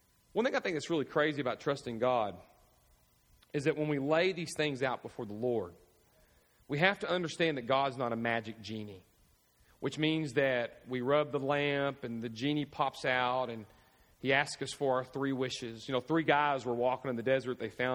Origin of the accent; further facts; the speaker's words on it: Owensboro, Kentucky, United States; Owensboro, my hometown, was supposed to be where we were supposed to plant this great church at.